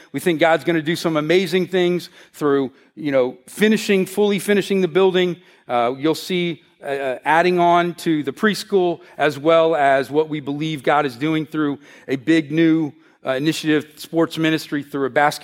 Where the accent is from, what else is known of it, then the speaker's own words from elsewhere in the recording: United States; As an American, where individualism is, you know, what we think that is the highest value.